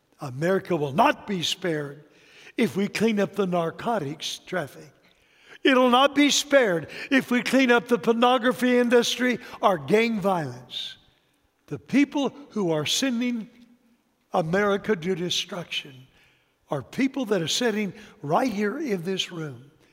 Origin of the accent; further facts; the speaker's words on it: Texas, United States; born there; So I was born in Texas. You can take a guy out of Texas, but you can't take the Texas out of the guy.